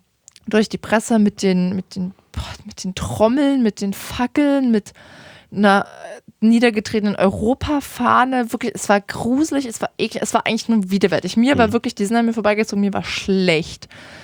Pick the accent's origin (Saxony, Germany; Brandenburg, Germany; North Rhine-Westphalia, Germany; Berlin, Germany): Saxony, Germany; ich komme aus dem Vogtland